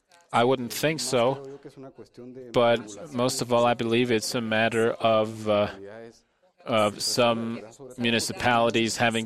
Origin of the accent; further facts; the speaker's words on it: Venezuela; I come from Venezuela.